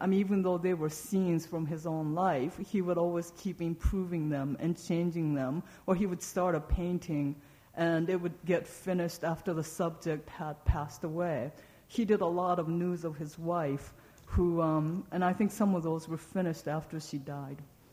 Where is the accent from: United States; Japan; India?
Japan; I grew up in Japan.